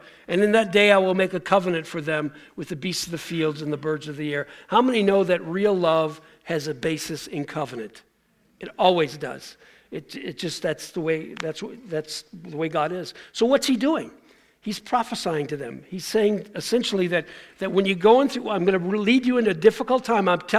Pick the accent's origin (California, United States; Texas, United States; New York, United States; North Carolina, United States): New York, United States; Buffalo; I'm from the state of New York, I'm from Buffalo, but in the state of New York